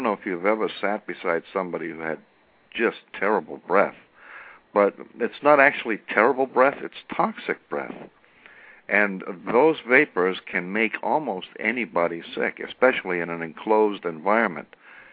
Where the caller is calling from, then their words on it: Massachusetts, United States; from Massachusetts. I work for an airline for 28 years.